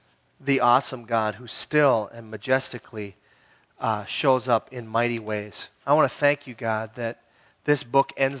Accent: Hibbing, Minnesota, United States; I go home to my hometown, Hibbing

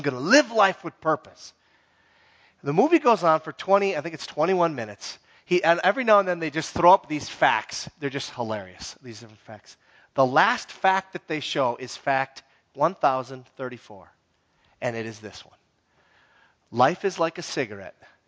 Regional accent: Minnesota, United States; And I'm from the Iron Range, man. It just was a cloud of haze everywhere. Church basements, cloud of haze.

